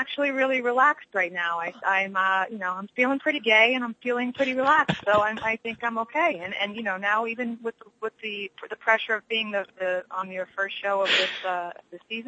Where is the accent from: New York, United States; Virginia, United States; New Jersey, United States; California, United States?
New Jersey, United States; Life in Jersey was great for me. I was a typical young tomboy, I should say.